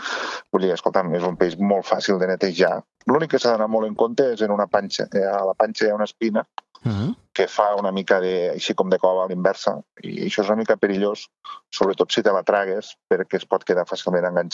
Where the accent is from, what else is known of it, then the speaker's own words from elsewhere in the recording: Sant Carles de la Ràpita, Catalonia, Spain; per exemple, al meu poble la ràpita sempre me'n fotem.